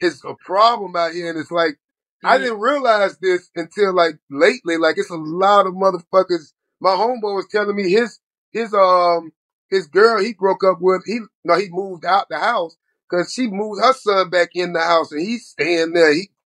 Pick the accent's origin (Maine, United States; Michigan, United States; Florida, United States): Florida, United States; I'm from Florida, and I lied and said I went to Morris Brown, but I didn't.